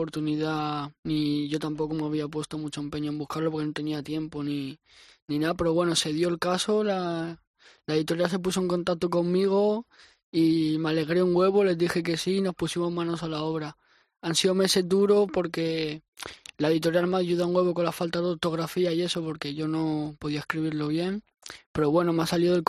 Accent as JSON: {"language": "Spanish", "town": "Valencia", "region": "Valencian Community", "country": "Spain", "said": "yo soy de Valencia y ahí se dice mucho Nano, Tete."}